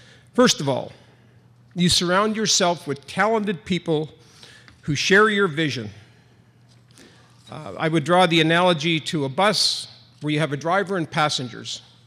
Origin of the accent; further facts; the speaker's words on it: Thunder Bay, Ontario, Canada; also born or lived in Chalk River; I was born in Chalk River in the Ottawa Valley, the oldest of nine kids, and eventually raised in Thunder Bay.